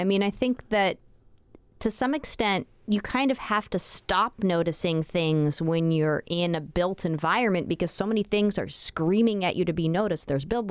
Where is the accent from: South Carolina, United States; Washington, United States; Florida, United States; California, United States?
Washington, United States; Seattle; I grew up in Seattle, and we would go backpacking in the mountains, and you can.